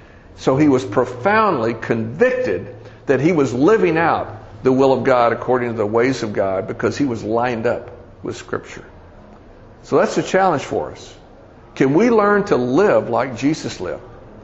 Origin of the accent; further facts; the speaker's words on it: Dallas, Texas, United States; I mean, I was born and raised here in Dallas.